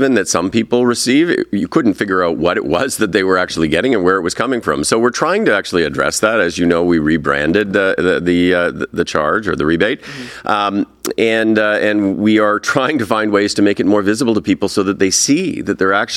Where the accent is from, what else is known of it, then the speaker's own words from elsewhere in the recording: Saskatchewan, Canada; I grew up in Saskatchewan. I used to work for a former distinguished premier of Saskatchewan. I know the province very well.